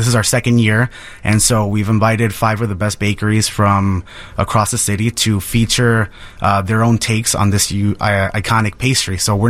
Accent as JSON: {"language": "English", "town": "Chicago", "region": "Illinois", "country": "United States", "said": "And so we're from Pilsen."}